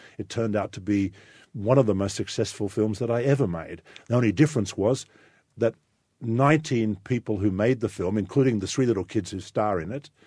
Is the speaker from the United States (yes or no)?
no; Australia; I read it on a plane traveling back to my home country, Australia, that night.